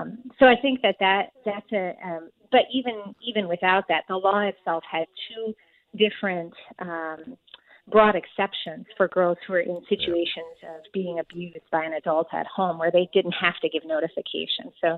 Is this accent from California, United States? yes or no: no; Wisconsin, United States; I'm from Wisconsin. So when I came to Illinois, I was shocked at how things are done here.